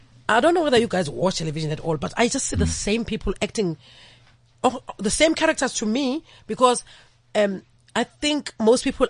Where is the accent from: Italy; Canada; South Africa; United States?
South Africa; Umlazi, KwaZulu-Natal; In Umlazi.